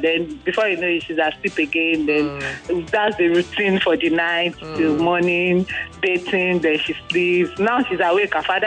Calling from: Ikorodu, Lagos, Nigeria; I am calling from Igbobo Ikorodu.

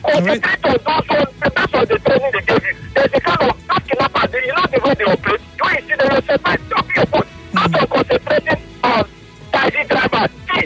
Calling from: Rumuolumeni, Rivers, Nigeria; I'm calling you from Rumo Lumini.

